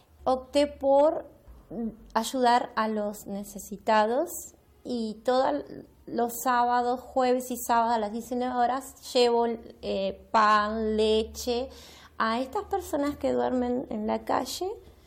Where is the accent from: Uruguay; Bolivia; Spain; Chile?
Uruguay; also born or lived in Taiwan; soy uruguaya, viví 25 años en Taiwán y ahora estoy aquí hace 3 años en Uruguay.